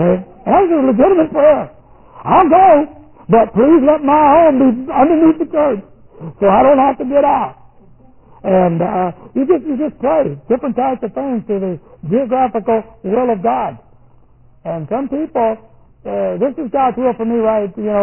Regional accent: Texas, United States; I grew up in Texas, loved Texas.

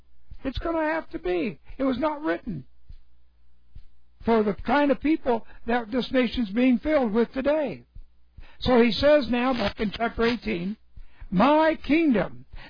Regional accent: United States; I'm not from here. I'm from America. I'm from somewhere else.

